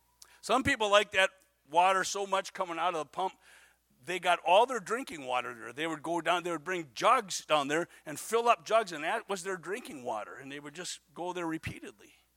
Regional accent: Menasha, Wisconsin, United States; When I was a kid, I grew up in Menasha, Wisconsin

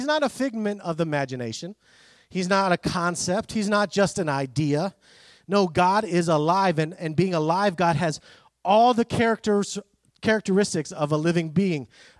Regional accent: Greece; I grew up in Greece.

